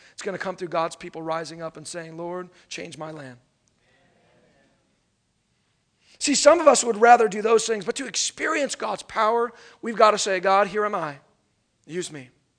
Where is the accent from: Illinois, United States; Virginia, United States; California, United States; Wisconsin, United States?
California, United States; also born or lived in Oklahoma; I grew up in California, but I was born in Oklahoma, which is twister country.